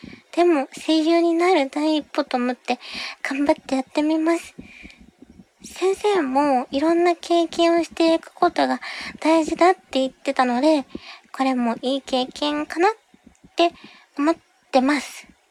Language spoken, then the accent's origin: Japanese; Kanagawa, Japan; 出身地は神奈川県です。横浜じゃないけど、横浜の近くに住んでます。